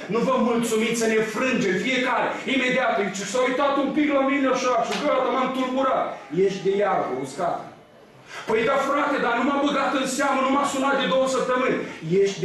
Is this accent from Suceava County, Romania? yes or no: no; Bacău County, Romania; Eu vin chiar din Seva lui Ștefan, de acolo la 20 de kilometri de mine, este stejarul din Borzești